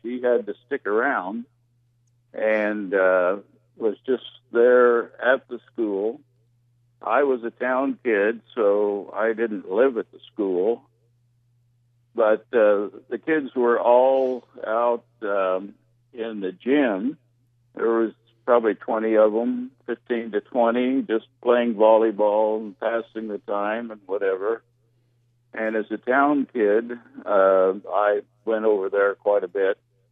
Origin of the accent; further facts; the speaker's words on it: McPherson, Kansas, United States; I grew up in McPherson, the same place where the school is. My parents moved there when I was 2 years old so they could put me in that school.